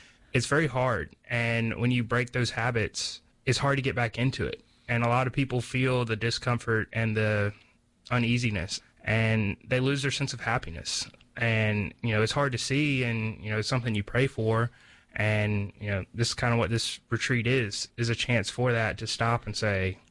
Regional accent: South Carolina, United States; now in Georgia, United States; I am originally from South Carolina. and I've been in Georgia about 3 years.

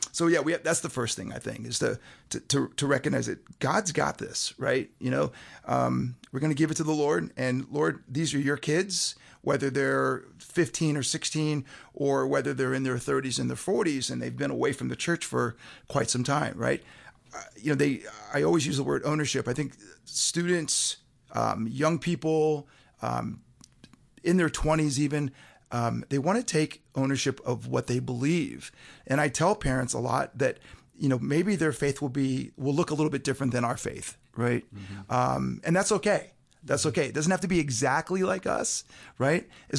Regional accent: Miami, Florida, United States; Well, that's my home turf back there. I'm actually from Miami, a little south of you, Margaret.

